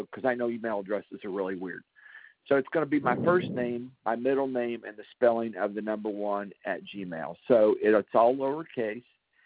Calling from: Texas, United States; We're calling from Coleman County.

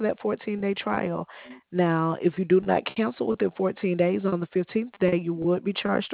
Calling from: Alabama, United States

